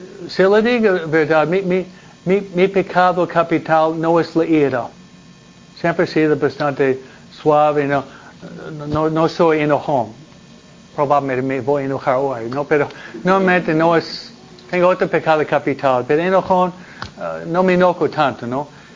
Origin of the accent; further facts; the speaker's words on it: Mexico; now in United States; Entonces nosotros venimos de México, ustedes son racistas contra nuestra propia cultura.